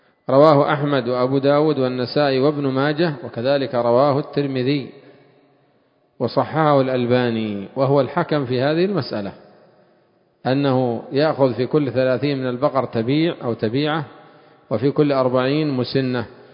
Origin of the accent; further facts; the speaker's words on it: Yemen; وعندنا في اليمن إيش يقال له؟ رضيع، صح؟